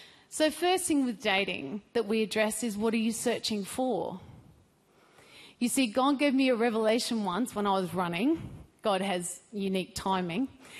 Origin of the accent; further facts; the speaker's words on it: Melbourne, Victoria, Australia; I'm from Melbourne